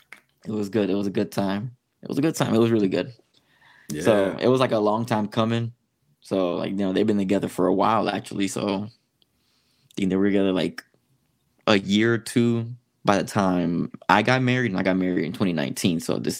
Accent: Florida, United States; We're both from South Florida, mm-hmm.

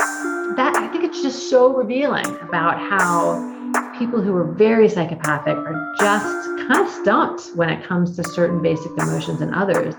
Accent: Washington, United States; Washington State, where I grew up, one summer around midnight. And as I was crossing an overpass back into my hometown

